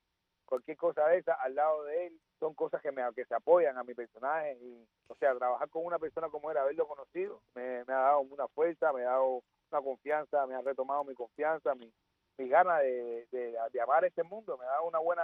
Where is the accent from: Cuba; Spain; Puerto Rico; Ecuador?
Cuba; moved away; tuvimos que salir de Cuba para conocer la verdadera historia nuestra.